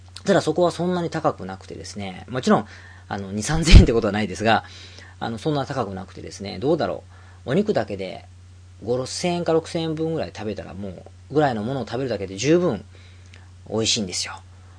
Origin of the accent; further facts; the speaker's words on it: Osaka, Japan; 僕の大阪の出身なんですけど、地元のですね大阪の森商事というねマイナーな駅があるんですが、